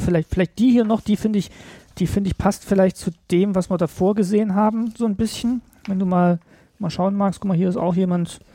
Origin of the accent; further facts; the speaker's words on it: Thuringia, Germany; Also das interessiert mich als Thüringer natürlich sehr.